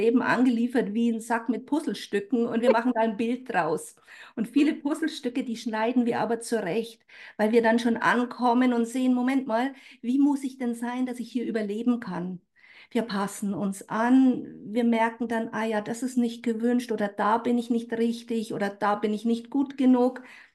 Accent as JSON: {"language": "German", "town": "Bad Aibling", "region": "Bavaria", "country": "Germany", "tie": "born or raised there", "said": "Ich bin aufgewachsen in Bad Aibling bei Rosenheim im schönen Oberbayern"}